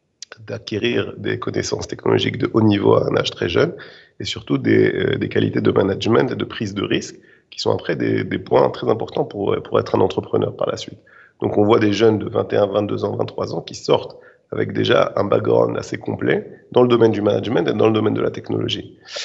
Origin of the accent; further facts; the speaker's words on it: Paris, Île-de-France, France; moved away as an adult; j'ai grandi à Paris, j'ai été étudiant au lycée à Paris. Après, j'ai fait mon alia vers 18 ans, j'ai étudié à l'Université hébraïque de Jérusalem.